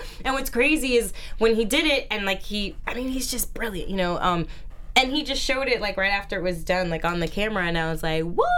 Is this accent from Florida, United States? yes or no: yes; Orlando, Florida, United States; because again, I grew up in Orlando, so my parents drove up